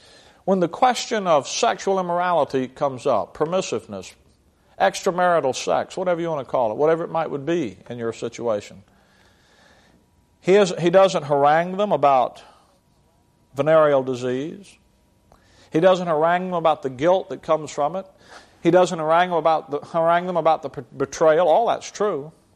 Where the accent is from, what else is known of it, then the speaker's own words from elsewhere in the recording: Alabama, United States; Down south, when I used to pastor in Alabama, and I'm born and raised in Alabama